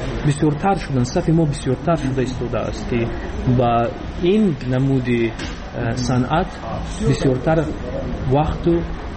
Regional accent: Tajikistan; چون که در بیرون از مرز تاجیکستان موسیقی ما رو نزدیکتر میکند با وطنمون.

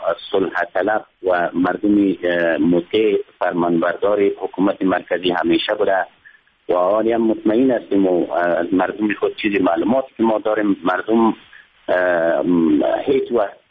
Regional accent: Samangan, Afghanistan; مشکلات آب آشامیدنی را که شما بارها شنیدین در شهر ولایت سمنگان و در ولسوالی هایش وجود دارد

